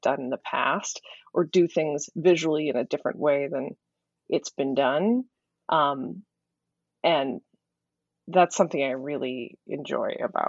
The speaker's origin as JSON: {"language": "English", "town": "Philadelphia", "region": "Pennsylvania", "country": "United States", "tie": "born there", "said": "Well, so I was born in Philadelphia, oldest of four."}